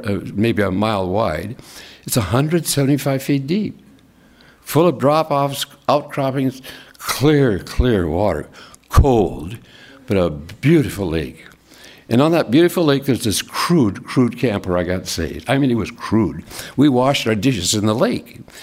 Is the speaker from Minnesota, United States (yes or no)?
yes; Minnesota, United States; born there; I was born in Minnesota in a family of two parents that were born again.